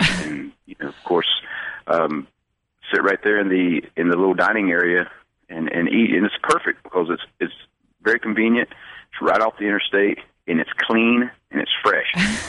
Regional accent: Kings Mountain, North Carolina, United States; I was born in Kings Mountain and grew up in the area. Of course, I grew up in foster care, so I moved around quite a bit. But Kings Mountain is where I was born

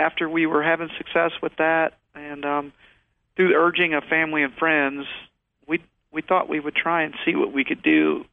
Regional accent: Albany, Georgia, United States; I am originally from Georgia. I was born and raised in Albany, Georgia, in southwest Georgia.

